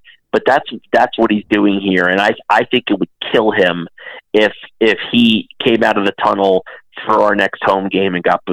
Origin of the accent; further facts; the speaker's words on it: Dallas, Texas, United States; You know, I grew up in Dallas, right?